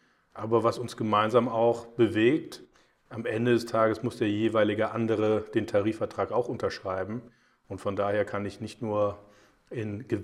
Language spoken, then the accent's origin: German; Cologne, North Rhine-Westphalia, Germany; Und ich bin jemand, der natürlich als Kölner auch ab und zu mal ein bisschen Lockerheit reinbringt.